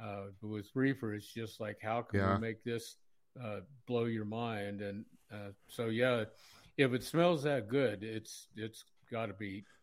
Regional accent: Ohio, United States; Well, I grew up in Ohio. I dealt with snow before

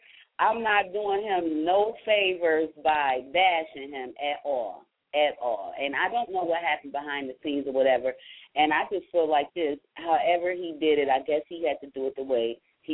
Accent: Ohio, United States; born there; I was born in Ohio. We have to stand up for our people, you know, and he did his thing.

